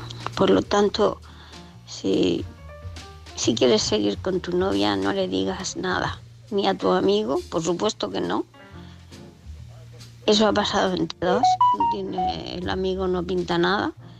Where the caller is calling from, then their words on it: Murcia, Region of Murcia, Spain; de Murcia.